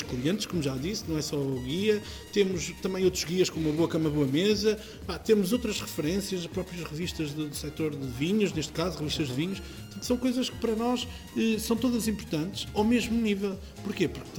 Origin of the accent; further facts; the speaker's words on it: Canas de Senhorim, Viseu, Portugal; eu sou de Canas Senhorinho, Nelas